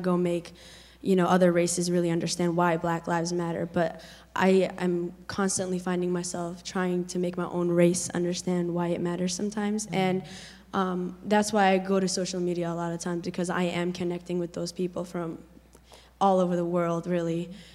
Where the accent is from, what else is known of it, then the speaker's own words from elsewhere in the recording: Lewiston, Maine, United States; So in my community, I'm from Lewiston, Auburn area, and in my community